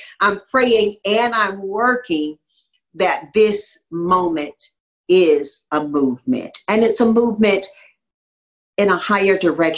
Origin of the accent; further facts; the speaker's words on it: Tarboro, North Carolina, United States; born there; I was born in North Carolina, said it publicly before. Sometimes my kids like push their hands over their face, this nappy-headed little colored girl in Tarboro, North Carolina.